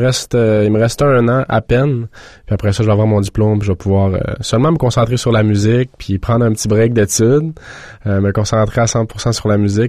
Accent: Alma, Quebec, Canada; moi, je viens d'Alma, une petite ville où tout le monde se croise un petit peu à chaque jour ou presque.

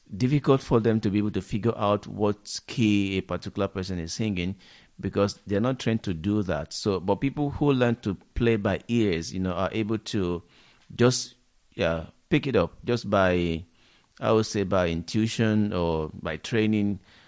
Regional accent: Nigeria; I'm from Nigeria.

